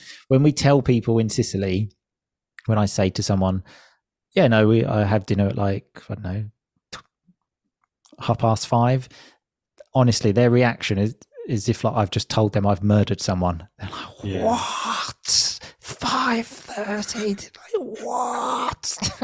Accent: United Kingdom; And I think as a British person, this is something I have a lot of difficulty understanding.

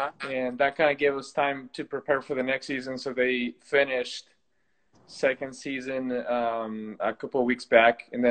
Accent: Mexico; moved away as an adult; now in United States; I'm from Mexico, and I live in the U.S.

